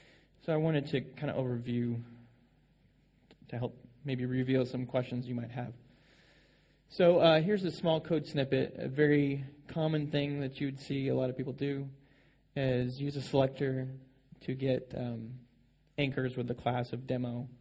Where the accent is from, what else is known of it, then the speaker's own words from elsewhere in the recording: Nashville, Tennessee, United States; from Nashville, Tennessee.